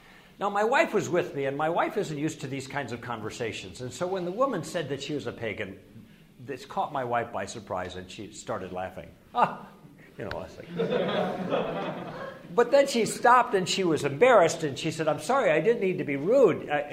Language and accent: English; Chicago, Illinois, United States; I grew up in the Chicago area, and when I was a kid, we used to go up there, and now I go up there with my family, my own girls.